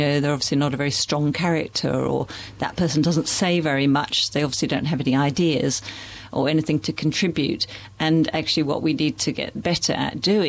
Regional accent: England, United Kingdom; also born or lived in United States; I'm obviously from England originally, and the teacher who was showing me around saying, gee, you've really lost your accent.

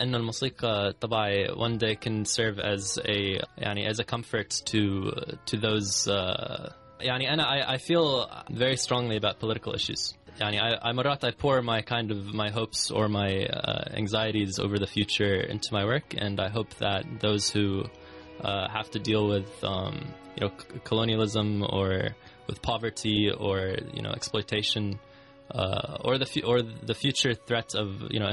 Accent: Gaza, Gaza Strip, Palestine; يعني في واجب للي أنا غزاوي

